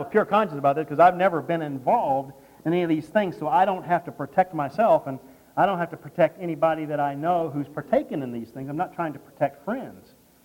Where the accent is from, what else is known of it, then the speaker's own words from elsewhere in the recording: the South, United States; most of you may have probably already figured out that I'm from the South.